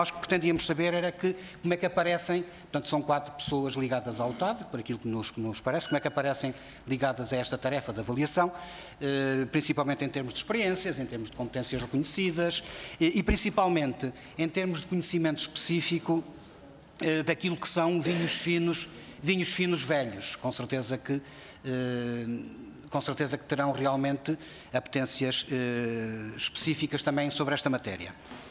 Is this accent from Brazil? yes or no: no; Norte, Portugal; Eu sou transmontano duriense